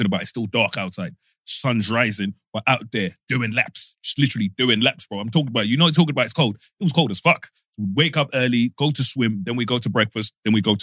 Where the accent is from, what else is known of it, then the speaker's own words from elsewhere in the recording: Zimbabwe; Growing up in Zimbabwe, for me, like, every school I went to, so again, I went private school most of my life